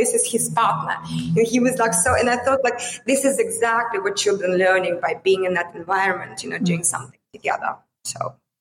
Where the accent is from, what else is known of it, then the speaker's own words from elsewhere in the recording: Russia; moved away; when I came from Russia, it was just not like, I didn't know what it was.